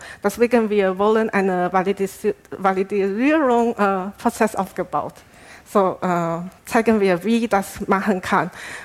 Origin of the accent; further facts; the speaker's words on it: Taiwan; German is a second language; now in Germany; das ist mein chinesischer Name. Ursprünglich, ich komme aus Taiwan und habe schon seit 10 Jahren in Deutschland gewohnt.